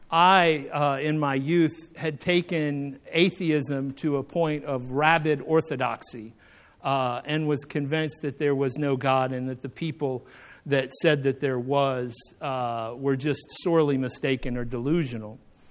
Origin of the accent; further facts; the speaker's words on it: the South, United States; So I figure, you know, I'm from the South. Fish fries are pretty common, right?